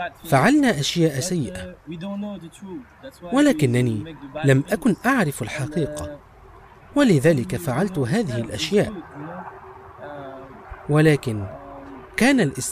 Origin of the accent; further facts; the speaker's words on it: France; Arabic is a second language; moved away as an adult; now in Malaysia; وأتحدث اللغة الإنجليزية والعربية أيضا، ولقد ولدت في فرنسا، وعندي الآن 33 عاما. عشت حياتي في فرنسا وعملت بها أيضا، وبعد الإسلام عملت في ماليزيا